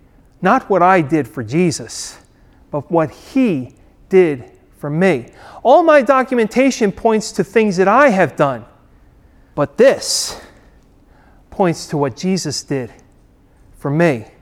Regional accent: Atlantic City, New Jersey, United States; born there; I was born in Atlantic City, okay, on May 4th in 1969, all right?

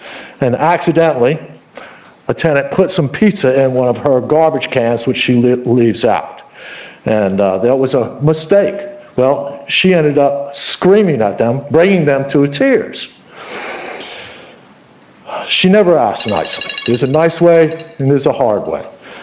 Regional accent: United States; I'm a lifelong resident. I was born and raised here in the Old Village.

